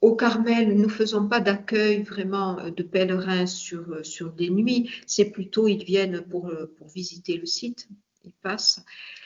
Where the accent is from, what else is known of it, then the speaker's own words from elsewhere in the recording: Toulouse, Occitanie, France; je suis française et toulousaine de naissance, oui.